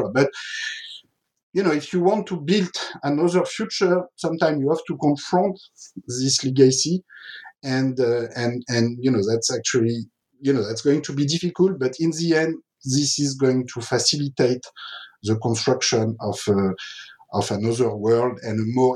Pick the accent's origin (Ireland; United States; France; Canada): France; I grew up in France in the 1970s, so this was just a decade after decolonization, or 10, 20 years after decolonization.